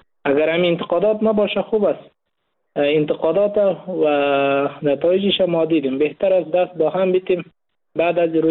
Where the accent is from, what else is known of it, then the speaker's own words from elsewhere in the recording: Afghanistan; بهتر است ما به عنوان یک مسلمان، به عنوان یک افغان کاری نکنیم